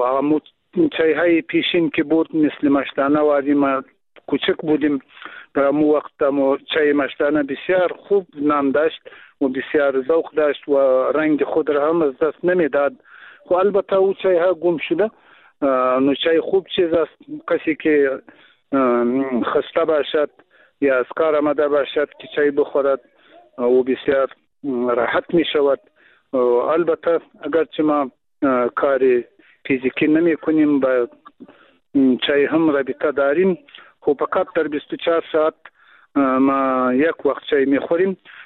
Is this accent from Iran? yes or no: no; Afghanistan; first language Pashto; Persian is a second language; ما هم همون زبان مادری ما پشتو است و بازم بادری چند گفته میتانیم کم کم اگر اشکال داشته باشد باید معذرت ما را بپذیرین